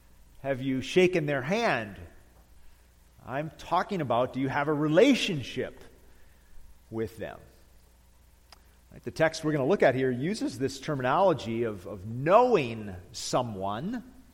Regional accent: Detroit, Michigan, United States; Growing up in Detroit, I collected a lot of signatures, right?

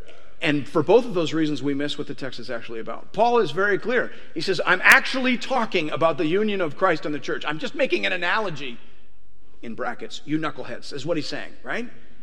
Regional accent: Canada; Can I just speak as a Canadian for just a second in our context?

